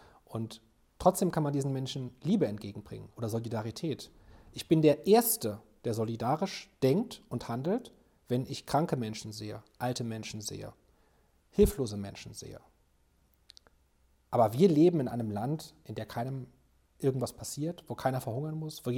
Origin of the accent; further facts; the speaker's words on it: Germany; Ich bin Deutscher, ich denke deutsch, mein Herz ist vielleicht französisch, aber mein Kopf ist deutsch